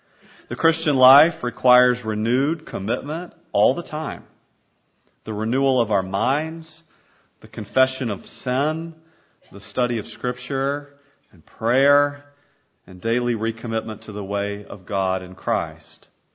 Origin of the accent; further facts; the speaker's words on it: the South, United States; Growing up in the South, I lived in a city that was very church-friendly. Stores were closed on Sundays, I remember, when I was especially young.